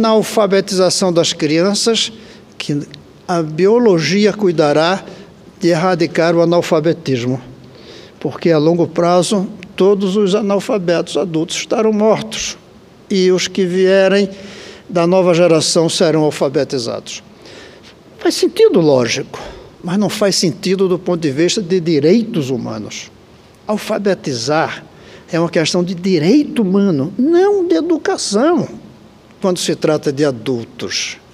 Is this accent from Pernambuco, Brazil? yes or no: yes; Recife, Pernambuco, Brazil; Eu tinha que vir aqui como recifense daquela geração.